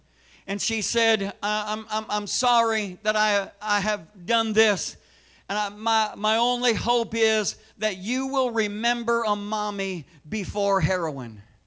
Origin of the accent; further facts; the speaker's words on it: Illinois, United States; We come from Illinois.